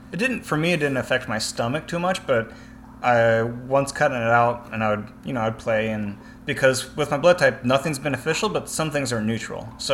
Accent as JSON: {"language": "English", "region": "Iowa", "country": "United States", "tie": "born or raised there", "said": "which I grew up in Iowa."}